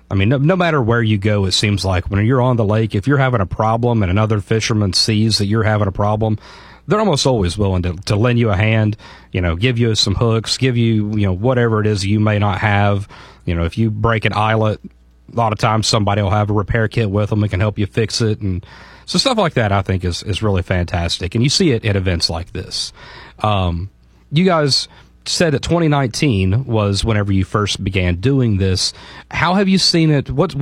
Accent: Ohio, United States; See, I grew up in Southern Ohio. I used to fish Tycoon and Timber Ridge and Vesuvius all the time.

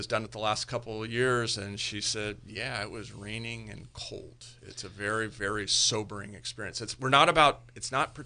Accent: California, United States; also born or lived in Oregon; I born and raised in Marin, started my career in Marin. We took a little two-year hiatus in Oregon and came back to California, thank goodness.

